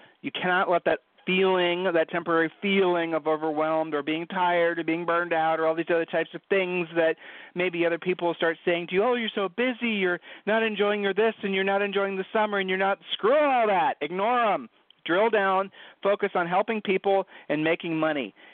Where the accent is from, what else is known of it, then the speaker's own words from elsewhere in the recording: Ohio, United States; We're from Ohio, so I shared the saying with you.